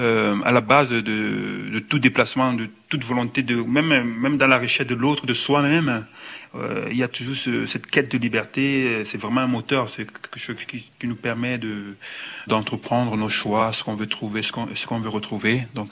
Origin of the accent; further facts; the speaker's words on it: Cameroon; C'est vraiment toute mon enfance au Cameroun, ça aussi.